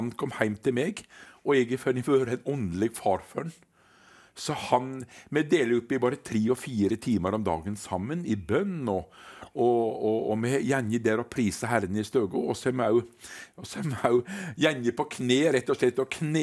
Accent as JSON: {"language": "Norwegian", "town": "Kvitsøy", "region": "Rogaland", "country": "Norway", "said": "Ja, du, jeg er fra Kvitsøy."}